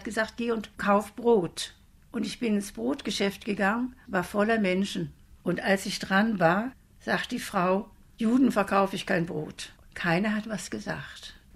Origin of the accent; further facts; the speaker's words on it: Hamburg, Germany; Meine Kindheit in Hamburg ab 1933 war Angst.